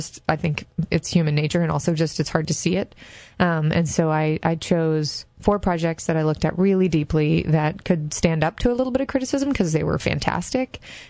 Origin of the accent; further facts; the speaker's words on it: North Carolina, United States; I grew up in, well, I moved around a lot. It was one of those families. I feel like my childhood was in North Carolina.